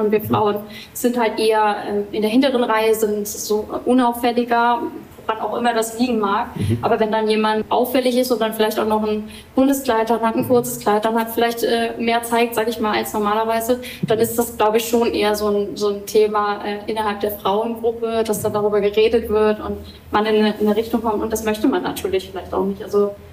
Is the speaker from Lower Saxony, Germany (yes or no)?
no; Berlin, Germany; ich bin in Berlin aufgewachsen.